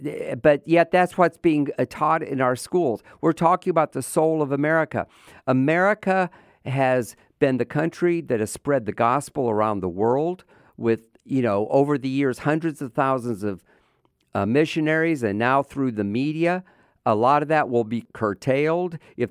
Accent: United States; I mean, yes, as an American, those things are important.

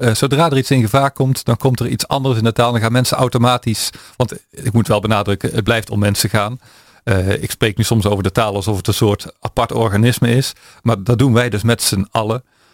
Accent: Drunen, North Brabant, Netherlands; accent: Drunen dialect; mijn grootouders die zijn opgegroeid met het dialect van Drunen, een plaatsje in Noord-Brabant. Je had het misschien al aan mijn accent gehoord.

